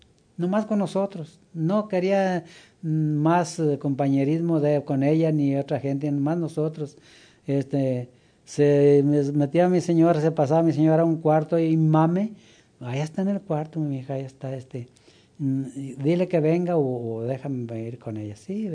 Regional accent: Mexico; moved away; yo vine de México a hacerle solicitud

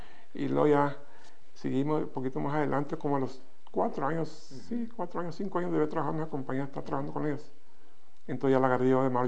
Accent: Mexico; moved away as an adult; Porque pues realmente nosotros en México sí no había yo por eso me vine de México porque no había trabajo.

